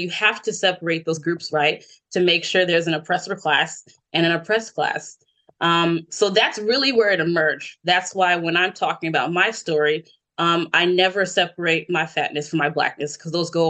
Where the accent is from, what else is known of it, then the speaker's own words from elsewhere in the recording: United States; I can't speak to really anywhere else, but I grew up in the States